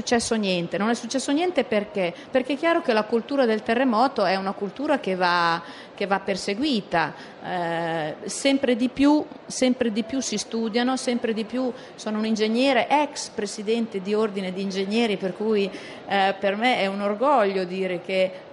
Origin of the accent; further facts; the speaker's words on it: Marche, Italy; io sono marchigiana, noi siamo abituati al terremoto.